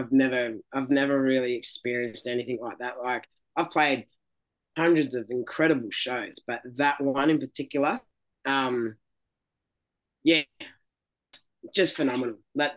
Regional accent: Melbourne, Victoria, Australia; I'm a kid from Melbourne, Australia, you know, that left school because he got tangled up in the wrong, you know, with the wrong people.

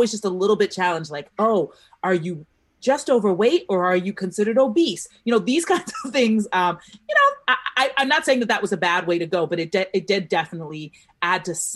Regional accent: Boston, Massachusetts, United States; because I'm from Dorchester, we are one of the more hard hit neighborhoods within Boston

